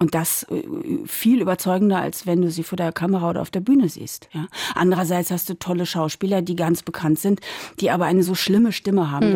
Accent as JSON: {"language": "German", "region": "Berlin", "country": "Germany", "said": "Ich bin eine Berlinerin."}